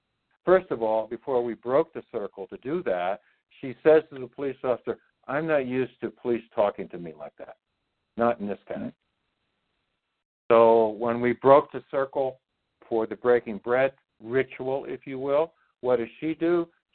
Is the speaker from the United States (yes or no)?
yes; New Jersey, United States; And by the way, you're from my home state of New Jersey.